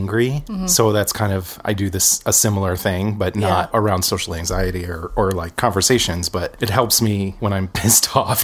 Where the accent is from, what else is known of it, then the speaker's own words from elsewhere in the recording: Auburn, New York, United States; I was born and raised in the Finger Lakes region of New York State, a small conservative town with a maximum security prison and a large crow population.